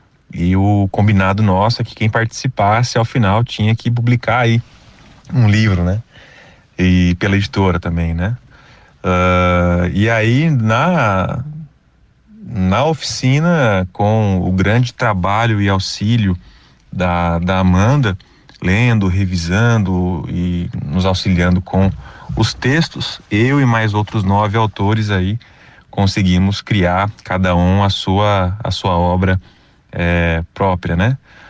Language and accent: Portuguese; Londrina, Paraná, Brazil; sou aqui de Londrina